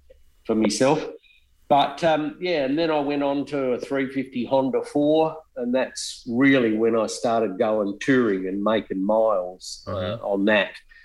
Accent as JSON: {"language": "English", "region": "South Australia", "country": "Australia", "tie": "born or raised there", "lives_now": "Victoria, Australia", "said": "I was actually born on a farm in South Australia. I'm a sheep farmer's child, whatever you want to call it. So I grew up in South Australia. I now live in Victoria, but I grew up there"}